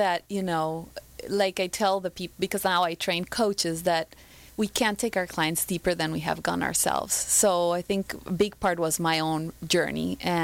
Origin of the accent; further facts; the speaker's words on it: Colombia; English is a second language; moved away as an adult; now in New York, United States; And I grew up in Colombia, in South America, so I went into economics and decided I wanted to work for Wall Street, so moved to New York.